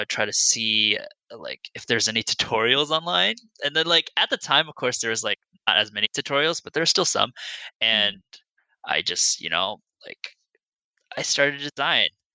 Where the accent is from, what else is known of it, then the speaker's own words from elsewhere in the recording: San Jose, California, United States; So I grew up in San Jose originally, and I was just a kid in kind of like a suburban area with an Asian mom